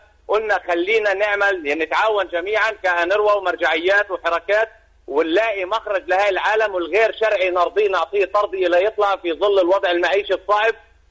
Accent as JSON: {"language": "Arabic", "country": "Palestine", "said": "إحنا كحرار فلسطيني طرف إيجابي"}